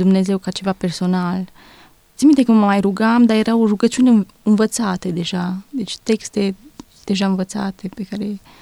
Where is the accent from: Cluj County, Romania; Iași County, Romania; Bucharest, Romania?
Cluj County, Romania; Cluj-Napoca; și sunt din Cluj. Sunt student aici, la Universitatea de Științe Agricole și Medicină Veterinară, anul 3